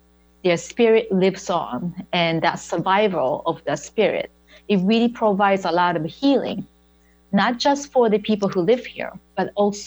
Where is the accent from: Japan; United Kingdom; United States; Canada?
Japan; You know, I was born and raised in Japan.